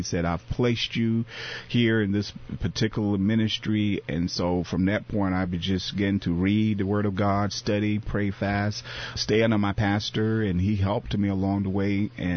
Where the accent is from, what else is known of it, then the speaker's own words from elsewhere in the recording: Virginia, United States; I grew up in Virginia in the rural part of the state, and I grew up on a farm, tobacco farm